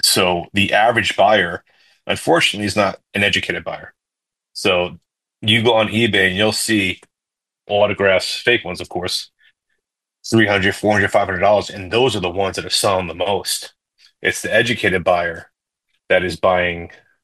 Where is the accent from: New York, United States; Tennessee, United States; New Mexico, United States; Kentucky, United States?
New York, United States; So I'm born and raised in New York